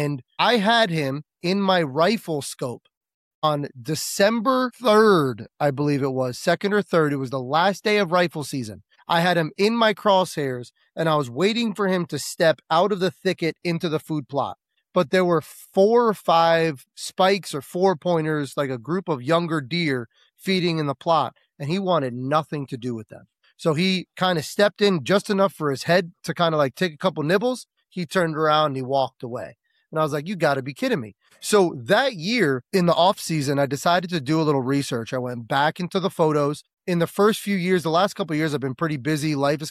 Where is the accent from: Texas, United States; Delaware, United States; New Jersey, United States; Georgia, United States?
New Jersey, United States; I'm from New Jersey. We don't get the deer that people get in Ohio or Iowa